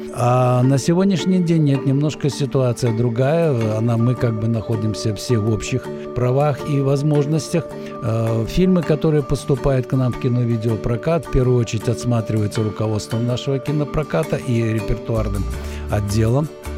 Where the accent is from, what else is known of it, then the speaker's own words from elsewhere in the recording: Minsk, Belarus; Вот я как минчанин, естественно